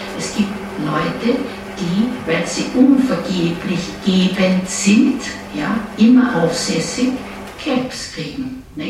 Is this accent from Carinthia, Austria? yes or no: no; Vienna, Austria; accent: Viennese; Ich rede wienerisch auch, nicht?